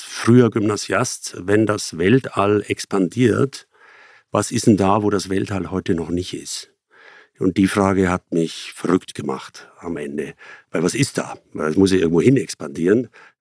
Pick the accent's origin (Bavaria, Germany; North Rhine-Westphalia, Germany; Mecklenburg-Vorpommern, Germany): Bavaria, Germany; also born or lived in Munich; Bei mir ist es die 2. Generation. Aber ich bin Münchner, bin in München geboren, aber am Land aufgewachsen. In einem sehr kleinen Dorf, sehr behütet